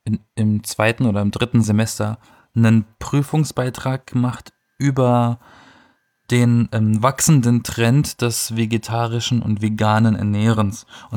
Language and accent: German; Baden-Württemberg, Germany; Ich meine, ich komme aus dem Schwarzwald, ne?